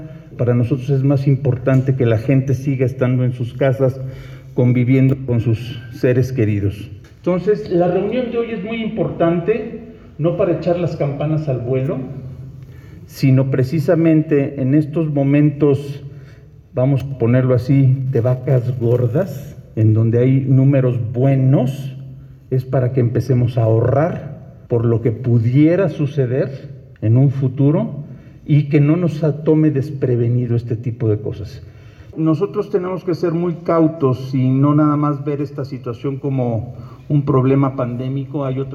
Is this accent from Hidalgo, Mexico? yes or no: yes; Hidalgo, Mexico; porque finalmente todos somos hidalguenses